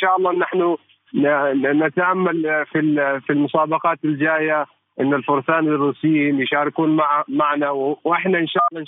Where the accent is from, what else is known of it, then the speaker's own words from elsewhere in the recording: Oman; هذا ما شيء غريب علينا نحن كعمانيين